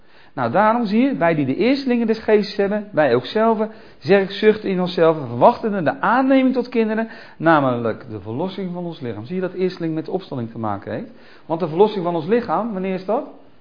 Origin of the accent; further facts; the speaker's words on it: Nieuwegein, Utrecht, Netherlands; we hadden vroeger pruimenbomen... Bij ons in Nieuwegein